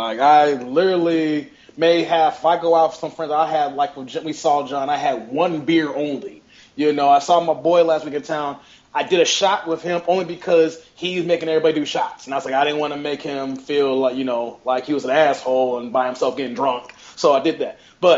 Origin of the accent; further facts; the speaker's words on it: Bolingbrook, Illinois, United States; shout out to people who I grew up with in Bolingbrook.